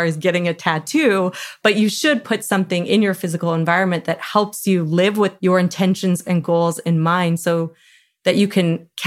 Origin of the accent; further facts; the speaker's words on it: Canada; I'm Canadian